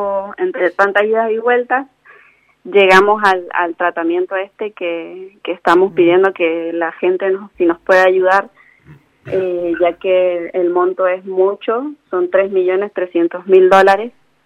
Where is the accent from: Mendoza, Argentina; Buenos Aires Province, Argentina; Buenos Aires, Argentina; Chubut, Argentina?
Mendoza, Argentina; Tupungato; Sí, somos de Tupungato, centro.